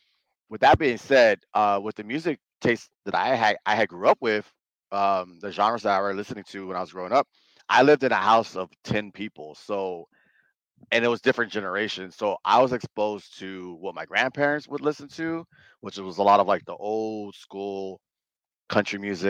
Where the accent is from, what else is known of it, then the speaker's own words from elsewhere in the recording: San Antonio, Texas, United States; So with that being said, growing up in San Antonio, as you know, whether I'm black and Mexican or not, they're going to see me as black people, as a black person.